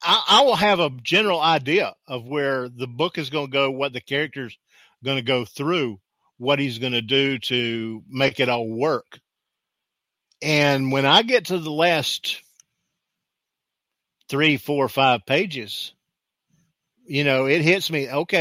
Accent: Florida, United States; they were headquartered in the town I grew up in Florida.

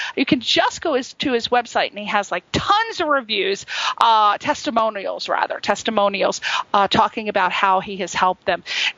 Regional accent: Connecticut, United States; because I'm from Connecticut, I know it's so beautiful over there

